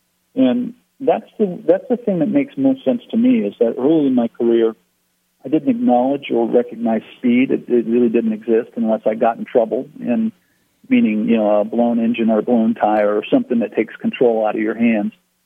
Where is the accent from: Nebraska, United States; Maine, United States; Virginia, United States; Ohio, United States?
Maine, United States; It's a place that we would visit as a family when growing up in Maine.